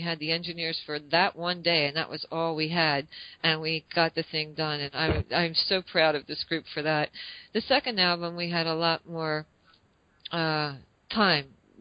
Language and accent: English; United States; But we're actually American citizens, American mutts, really.